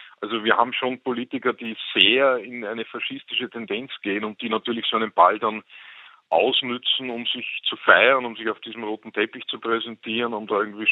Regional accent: Austria; dieses Phantasma, das man da irgendwie als Österreicher eingeimpft bekommt

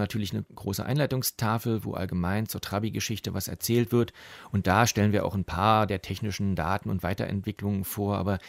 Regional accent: Berlin, Germany; auf so kleinen Nebenstraßen in Pankow, wo ich herkomme.

